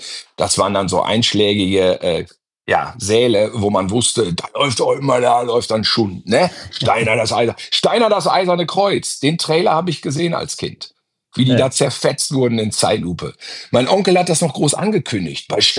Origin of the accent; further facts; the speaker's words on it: Gütersloh, North Rhine-Westphalia, Germany; Ich komme aus Gütersloh